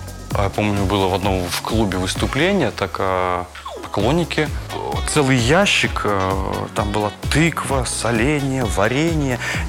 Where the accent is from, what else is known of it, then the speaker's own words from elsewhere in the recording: Balkashino, Akmola Region, Kazakhstan; Я родом из Северного Казахстана, и мы жили, был поселок Балкашино. Папа у меня был водителем автобуса, у него были дальние рейсы, а иногда он ездил по городу. То есть у нас был поселок городского типа.